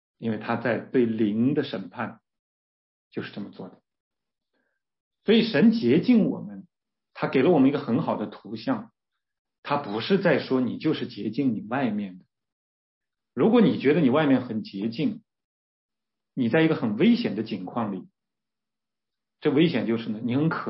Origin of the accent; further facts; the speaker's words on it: China; 我们中国人特别喜欢修啊，修行啊。